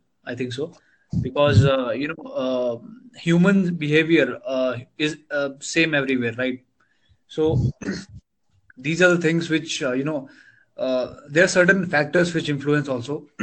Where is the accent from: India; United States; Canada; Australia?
India; Bangalore, Karnataka; I am basically from India, and South India is Bangalore. Okay, I don't know if you've heard of it, but Bangalore, India.